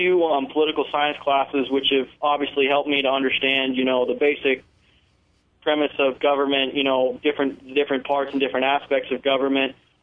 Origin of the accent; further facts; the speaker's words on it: Broken Bow, Nebraska, United States; Well, I'm originally from Broken Bow, Nebraska